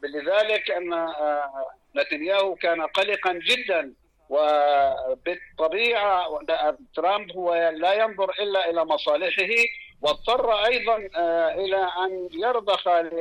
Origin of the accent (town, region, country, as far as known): Palestine